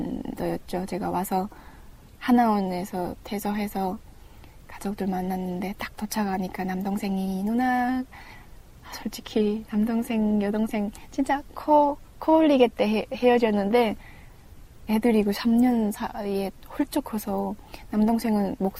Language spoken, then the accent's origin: Korean; Chongjin, North Hamgyong, North Korea; moved away as an adult; now in South Korea; 고향 함경북도 청진이 고향이 청년이죠.